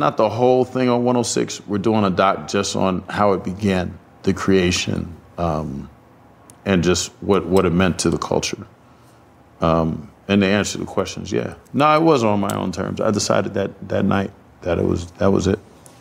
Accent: South Orange, New Jersey, United States; like I grew up in South Orange, Maplewood, a predominantly white school

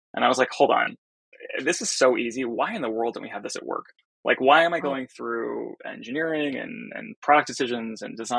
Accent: California, United States; I grew up in Silicon Valley and kind of marinated

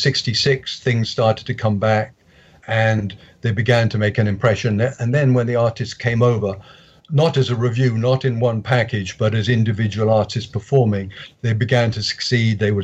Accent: Bristol, South West England, United Kingdom; The show I went to in my hometown of Bristol

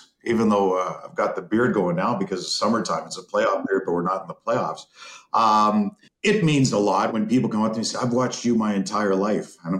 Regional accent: Toronto, Ontario, Canada; just like I grew up in Toronto with Bill Hewitt on TV, Foster Hewitt on the radio when I was young.

